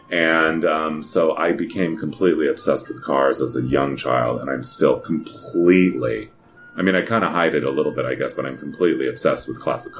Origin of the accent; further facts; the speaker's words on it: Ontario, California, United States; Number one, I grew up in Ontario, California.